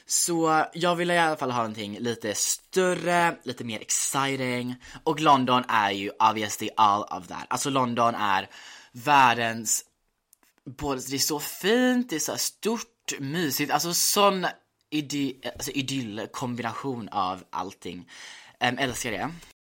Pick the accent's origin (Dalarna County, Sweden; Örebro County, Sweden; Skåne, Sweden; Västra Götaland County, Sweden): Västra Götaland County, Sweden; Gothenburg; Jag gick gymnasiet i Göteborg, så jag växte upp typ i Göteborg. Eller ja, jag vet inte, halvt.